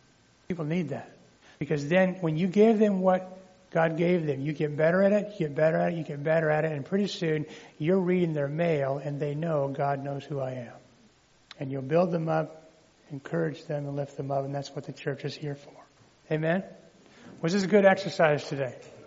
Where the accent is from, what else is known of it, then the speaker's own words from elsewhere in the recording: Colorado, United States; Well, yeah, it makes sense to me because I'm from Colorado.